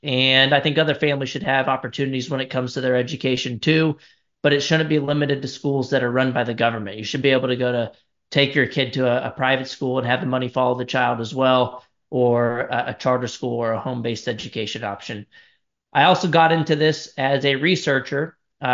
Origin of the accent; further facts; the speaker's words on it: San Antonio, Texas, United States; For myself, I grew up in San Antonio, Texas. I live here now as well.